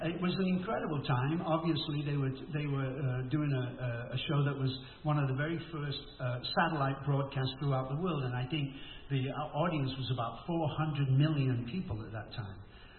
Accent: Manchester, North West England, United Kingdom; I mean, you know, I'm this kid from Manchester, for God's sake. I'm not supposed to be here.

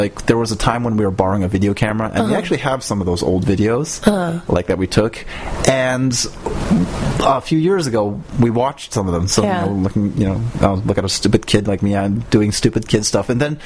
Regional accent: New Hampshire, United States; also born or lived in Baltimore; I was born in Baltimore. I moved when I was like three or four or something to New Hampshire, and then moved once again when I was like six or seven in New Hampshire.

